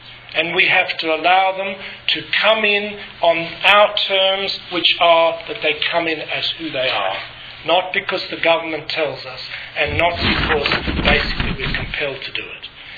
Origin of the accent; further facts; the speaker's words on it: Australia; not because I'm Australian.